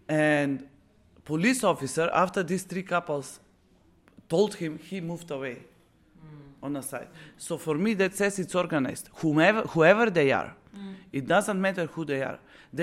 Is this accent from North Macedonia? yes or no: yes; Bitola, Pelagonia, North Macedonia; English is a second language; they thought I'm from Skopje, and I'm actually from Bitola.